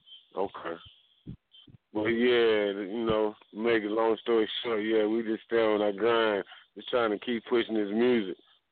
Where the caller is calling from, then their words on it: Charlotte, North Carolina, United States; Charlotte, North Carolina.